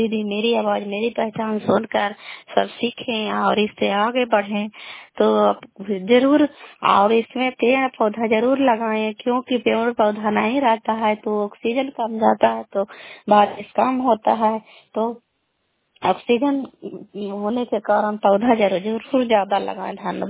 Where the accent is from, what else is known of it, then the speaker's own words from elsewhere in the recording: Kalyanpur, Bihar, India; घर कल्याणपुर वाली बेलसी पंचायत तरखानशाने जिला लालंदा का निवासी हूँ।